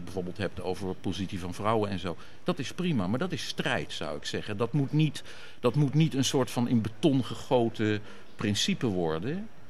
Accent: Netherlands; We zitten nu al in de derde generatie, geboren en getogen in Nederland.

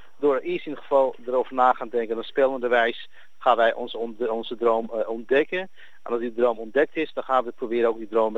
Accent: Amsterdam, North Holland, Netherlands; Wij zijn ontzettend trots als Amsterdammers op de Jordaan in Amsterdam.

